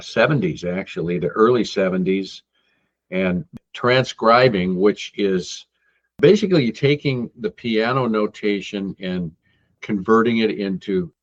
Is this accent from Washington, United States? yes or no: yes; Snohomish, Washington, United States; from Snohomish area in Washington